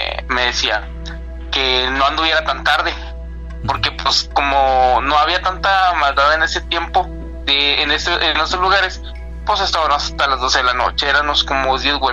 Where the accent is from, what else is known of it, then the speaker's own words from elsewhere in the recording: Piedras Negras, Coahuila, Mexico; Bueno, yo soy originario de Piedras Negras. Yo me crié cerca de lo que es el río Bravo, entre la frontera con Estados Unidos.